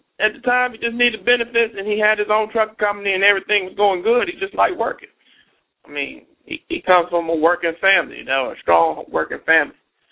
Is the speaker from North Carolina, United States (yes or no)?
yes; Durham, North Carolina, United States; I'm from Durham, and Rodney was a great friend of mine.